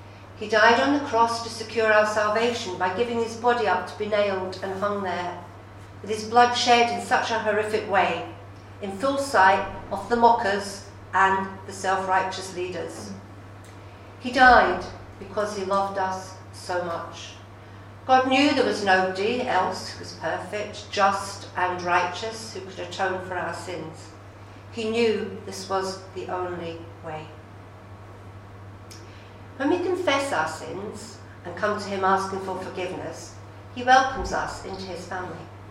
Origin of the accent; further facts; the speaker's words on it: Scotland, United Kingdom; I'm Scottish, and Scotland is lowering the age from 18 to 16 years